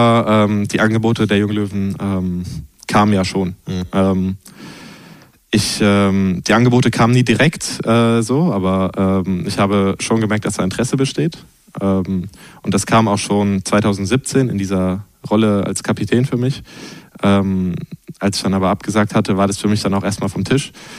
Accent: Mannheim, Baden-Württemberg, Germany; Ich komme aus Mannheim-Rheinau

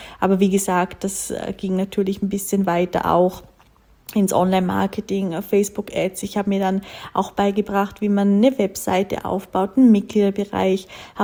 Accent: Austria; Das heißt, bei uns in Österreich sind es 4 Jahre Volksschule, 4 Jahre Hauptschule.

